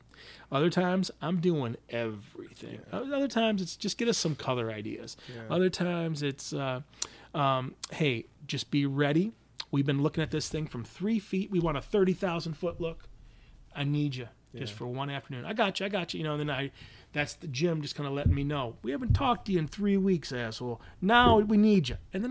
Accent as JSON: {"language": "English", "region": "Michigan", "country": "United States", "said": "It's like I'm from Northern Michigan, and I remember old timer, like kind of farmers"}